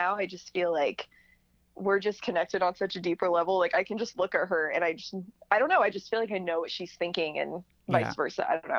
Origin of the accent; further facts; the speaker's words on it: Oklahoma, United States; because I grew up in Oklahoma, so not a lot of hiking out there.